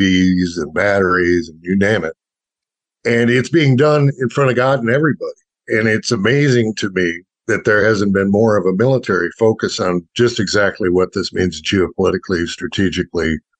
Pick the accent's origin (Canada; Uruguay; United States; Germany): United States; Michigan; I grew up in Western Michigan.